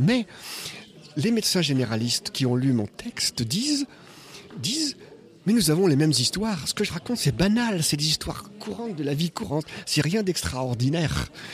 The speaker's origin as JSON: {"language": "French", "region": "Brittany", "country": "France", "said": "Nous sommes bretons de la Bretagne et nous venons à ce congrès"}